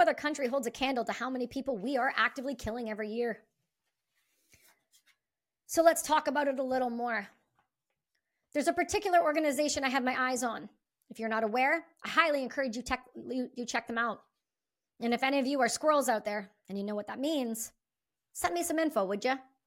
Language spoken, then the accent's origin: English; Canada; Because our Canadian government has now deemed us as Canadian citizens nothing but a nuisance, a burden, a problem, a thing in the way.